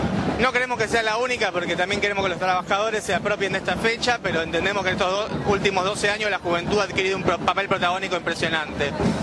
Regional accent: Buenos Aires, Argentina; soy legislador porteño por Seamos Libres

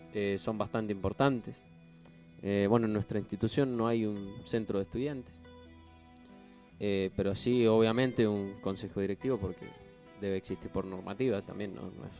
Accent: Argentina; justamente porque tal vez hemos venido haciendo mal la política como argentinos

